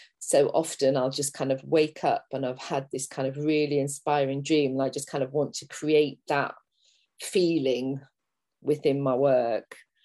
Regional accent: Liverpool, North West England, United Kingdom; I grew up in a city. So I grew up in Liverpool, and I think I always had that yearning.

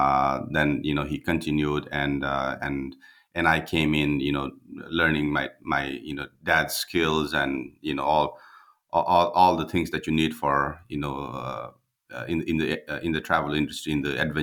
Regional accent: Kathmandu, Bagmati, Nepal; I was born and raised in Kathmandu, the city, the capital of Nepal.

